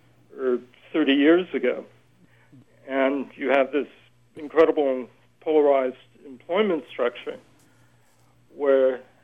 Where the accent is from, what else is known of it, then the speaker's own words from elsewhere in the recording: El Cajon, California, United States; also born or lived in Fontana; And I was born in Fontana near San Bernardino, but I grew up in the East County of San Diego, the El Cajon area. Almost all the kids I grew up with, families had come out during the Depression or during the war. El Cajon was a blue-collar town.